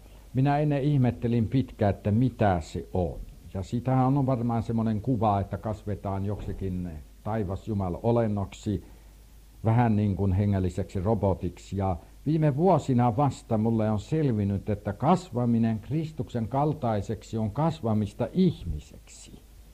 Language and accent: Finnish; Central Finland, Finland; Ja minä palaan lapsuuteni kotikylälle, Keski-Suomessa.